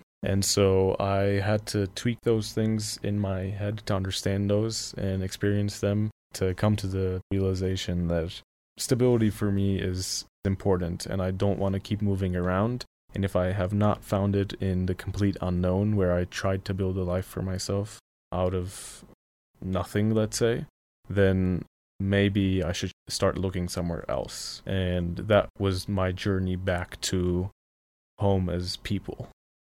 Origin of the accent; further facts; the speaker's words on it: Aleppo, Aleppo Governorate, Syria; We've grown up in Aleppo, Syria